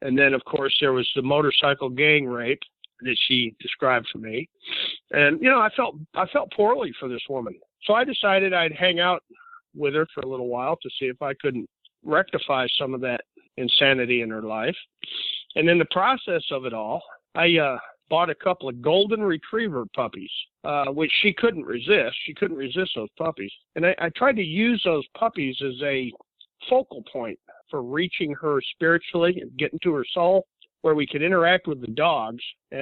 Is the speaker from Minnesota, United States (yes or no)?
no; Lake George, New York, United States; I grew up on Lake George. I grew up on a piece of property owned by Henry Knox and General Johnny Johnson of the American Forces out of the French Mountain Track. Lot number 30 and 31 at Harris Bay.